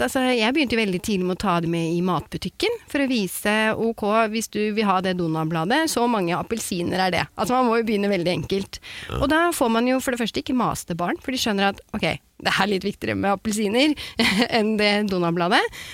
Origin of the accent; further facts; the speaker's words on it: Oslo, Norway; Jeg er fra Romsås.